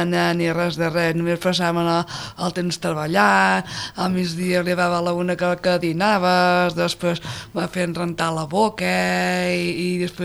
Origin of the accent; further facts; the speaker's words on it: Reus, Catalonia, Spain; Jo soc de Reus